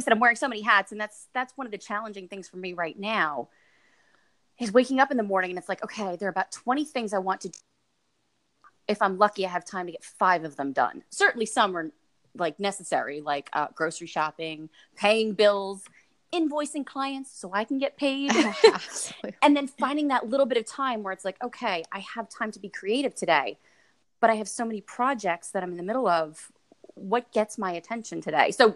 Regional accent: New Jersey, United States; I'm from New Jersey. I'm a filmmaker.

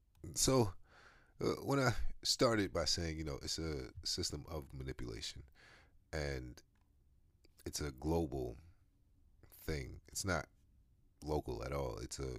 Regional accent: United States; Like, I don't understand Americans. And I'm an American, so it feels weird.

